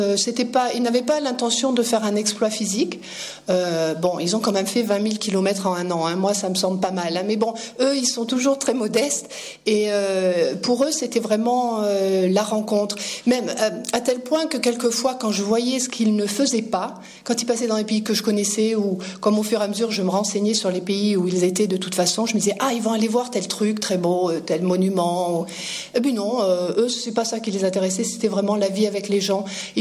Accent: Manosque, Provence-Alpes-Côte d'Azur, France; je suis manosquine d'origine, j'ai passé mon enfance à Manosque, mes parents y habitent toujours, je ne rate jamais les correspondances de Manosque. Je suis manosquine de cœur.

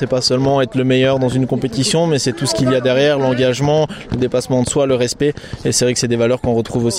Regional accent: Avignon, Provence-Alpes-Côte d'Azur, France; j'ai grandi moi à Avignon, mais j'ai rejoint le lycée de Barcelonnette, le collège même en 6e. J'ai fait toute ma scolarité là-bas, à l'internat

